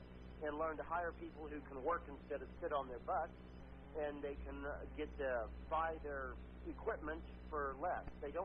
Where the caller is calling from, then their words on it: Salem, United States; from Salem.